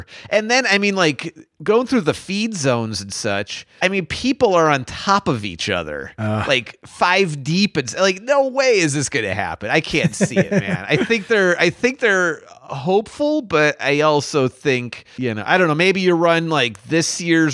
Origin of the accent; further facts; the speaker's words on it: Chicago, Illinois, United States; I grew up in Chicago, you know, and, and oftentimes people are like, oh, where, you know, where'd you grow up and stuff? I would always say Chicago